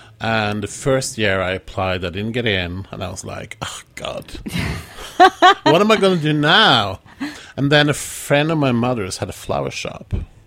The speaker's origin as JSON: {"language": "English", "region": "Oslo", "country": "Norway", "tie": "born or raised there", "second_language": "English", "moved": "yes", "lives_now": "New York, United States", "said": "I grew up in Oslo, Norway."}